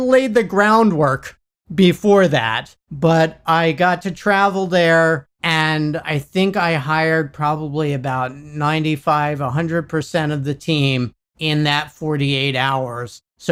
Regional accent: New York City, New York, United States; that brought me back to New York City, brought me back home. So it was a good reason to get back to my hometown.

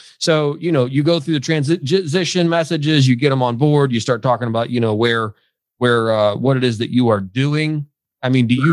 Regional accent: Indiana, United States; that I grew up in Indiana, but coming down South, I mean, the conversations are longer here on the phone.

